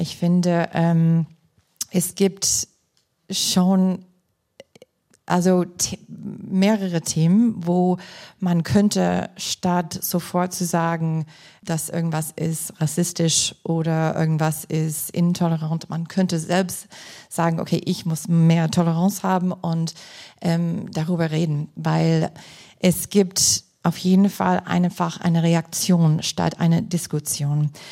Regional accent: Green Bay, Wisconsin, United States; German is a second language; war gerade mit einer Freundin aus Green Bay, wo ich herkomme

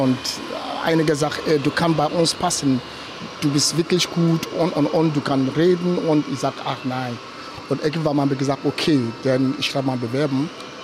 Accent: Ghana; moved away as an adult; now in Germany; Ich bin ursprünglich aus Ghana nach Deutschland gekommen, um zu studieren.

